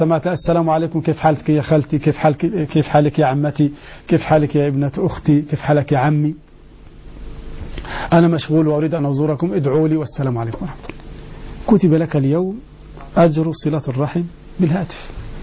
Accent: Egypt; في مصر عندنا هنا القائمة تسمى الصداق

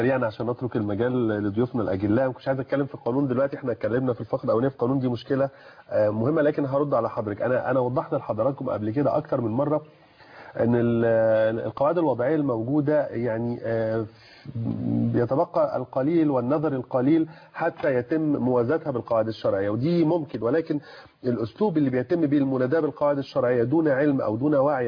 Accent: Egypt; انا مواطن مصري وبحط بنزين في عربيتي

